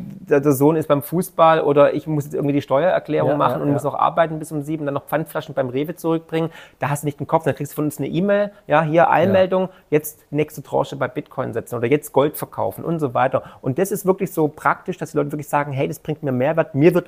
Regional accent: Baden-Württemberg, Germany; accent: Swabian; Dann, man hört es, ich bin Schwabe

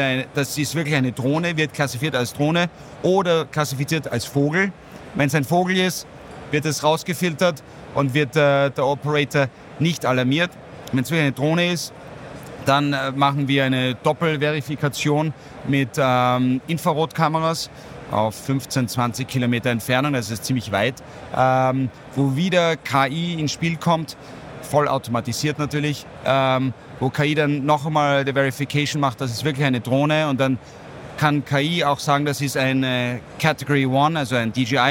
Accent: Austria; Ich bin Österreicher.

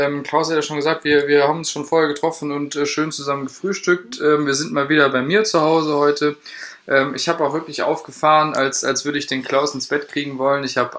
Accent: Central Germany, Germany; Wir kommen hier aus der Mitte Deutschlands, wo halt eher Pilz, Kölsch und sowas getrunken wird.

